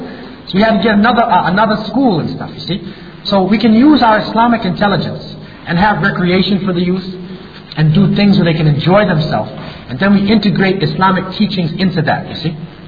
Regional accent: United States; You know, when I was growing up in America, they used to say the enemy used to be Japanese people.

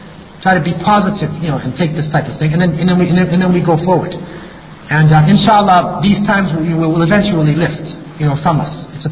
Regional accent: United States; You know, when I was growing up in America, they used to say the enemy used to be Japanese people.

